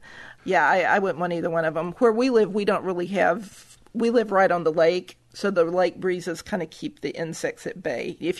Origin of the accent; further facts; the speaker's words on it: Memphis, Tennessee, United States; because I grew up in Memphis and I worked in West Tennessee in all these little towns.